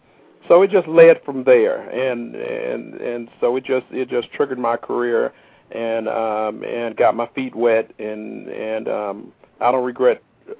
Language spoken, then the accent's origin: English; Chicago, Illinois, United States; all my buddies I grew up with in Chicago, so I'm hope they're listening and stuff.